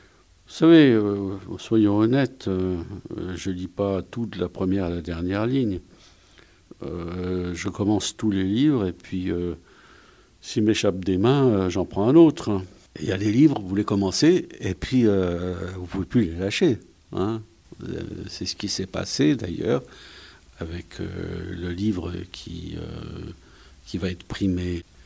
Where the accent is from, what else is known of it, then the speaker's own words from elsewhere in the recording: Tunis, Tunis Governorate, Tunisia; born there; Je suis né à Tunis et j'allais dans la bibliothèque qui était dans la Médina